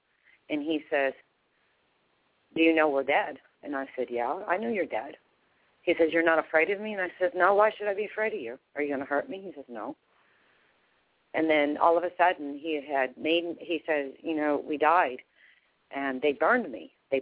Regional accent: Houston, Texas, United States; Like when I was 6, of course, I was raised in Houston, Texas.

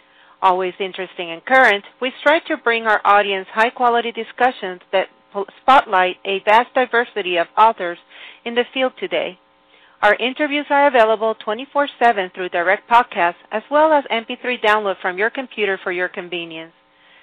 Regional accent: Venezuela; My parents are survivors of World War II in Italy, and they migrated to Venezuela, and then I came from Venezuela.

